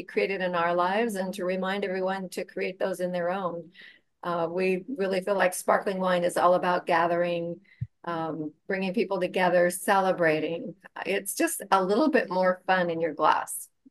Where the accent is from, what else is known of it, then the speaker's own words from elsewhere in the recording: California, United States; Well, I grew up in Sonoma County, pretty close to where Rebecca lives now.